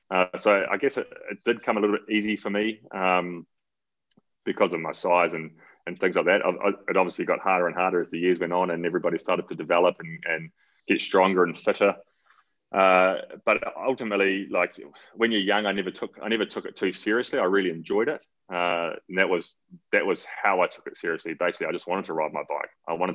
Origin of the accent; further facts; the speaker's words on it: Rotorua, Bay of Plenty, New Zealand; growing up in Rotorua, which is sort of world renowned for mountain biking